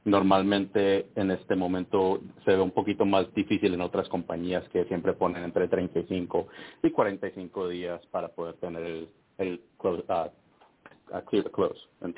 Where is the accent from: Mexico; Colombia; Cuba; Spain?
Colombia; now in Cincinnati, United States; Yo sí, soy colombiano, estoy también aquí en Cincinnati